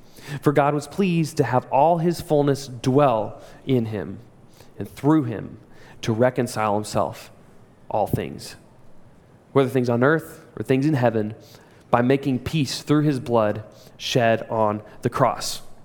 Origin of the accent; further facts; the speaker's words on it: Joplin, Missouri, United States; We actually have one in Greenwood, but I grew up in Joplin, Missouri, and so there was a place called BioLife.